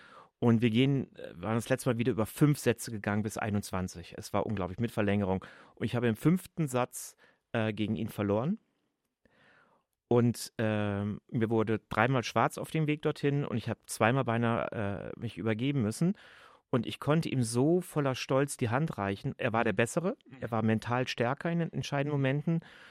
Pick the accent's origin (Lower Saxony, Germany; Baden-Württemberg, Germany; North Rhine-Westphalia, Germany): North Rhine-Westphalia, Germany; Cologne; Auch wenn ich es als Kölner sehr schwer habe mit dem Gönne könne.